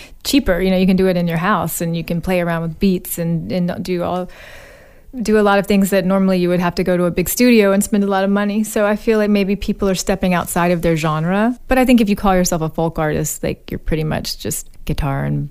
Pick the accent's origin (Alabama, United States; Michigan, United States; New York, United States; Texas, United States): Alabama, United States; Birmingham; I moved back to my hometown, Birmingham, Alabama, like a few years ago